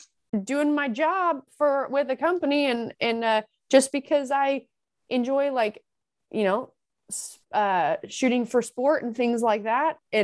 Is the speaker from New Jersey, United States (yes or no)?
no; Utah, United States; which I'm from Utah, hunting, guns.